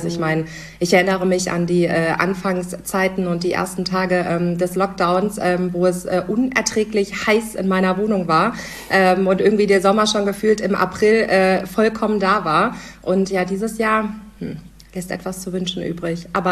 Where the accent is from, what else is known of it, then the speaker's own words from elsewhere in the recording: Husum, Schleswig-Holstein, Germany; Ursprünglich komme ich nämlich aus Husum.